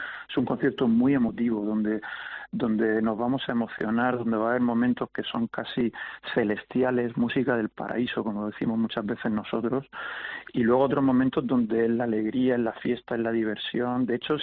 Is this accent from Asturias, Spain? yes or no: no; Region of Murcia, Spain; pero somos murcianos y esta es nuestra casa